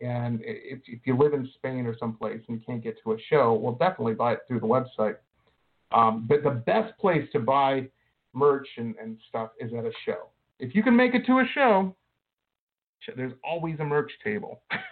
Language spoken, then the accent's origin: English; Detroit, Michigan, United States; Like I said, I grew up in Detroit. It beats living in Detroit, at least the places I was living.